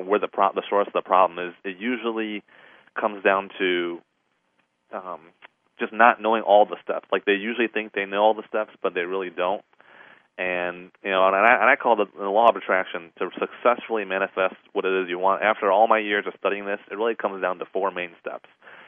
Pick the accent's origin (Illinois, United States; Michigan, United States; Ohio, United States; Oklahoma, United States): Illinois, United States; Chicago; and I'm actually not from Florida. I was raised in Illinois, Chicago, and the Chicagoland suburbs, and as we were growing up over there, we were immigrants from Taiwan